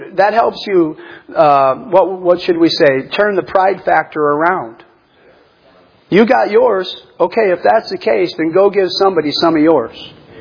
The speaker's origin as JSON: {"language": "English", "region": "Iowa", "country": "United States", "said": "And of all things, he was born down in Iowa. I'm from Iowa."}